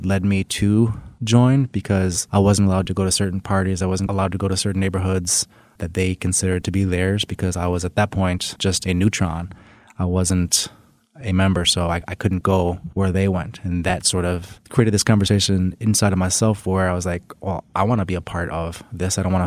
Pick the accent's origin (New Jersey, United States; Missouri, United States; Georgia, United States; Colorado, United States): Colorado, United States; Colorado Springs; Yes, I was born in Colorado Springs, and I sort of went back and forth most of my life up until the age of about 14.